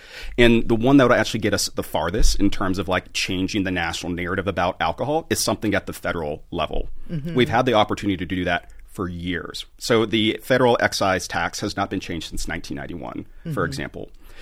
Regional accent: Texas, United States; So I'm from Texas. I was a cashier in our local grocery store.

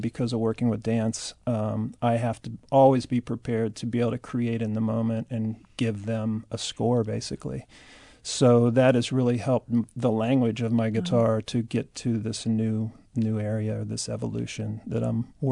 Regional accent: Hamilton, Ohio, United States; moved away as an adult; now in Philadelphia, United States; No, I'm actually from Hamilton, Ohio.

